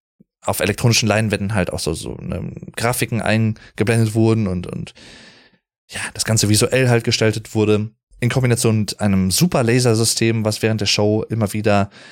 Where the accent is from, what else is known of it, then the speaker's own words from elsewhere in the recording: North Rhine-Westphalia, Germany; ich komme ja aus dem Sauerland eigentlich und ich bin jetzt hier hingereist